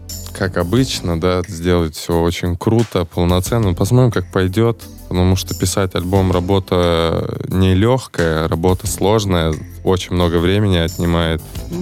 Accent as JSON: {"language": "Russian", "town": "Samarkand", "region": "Samarqand Region", "country": "Uzbekistan", "said": "Я из Узбекистана, из города Самарканд, с очень теплой страны, где сейчас очень тепло, как в Москве."}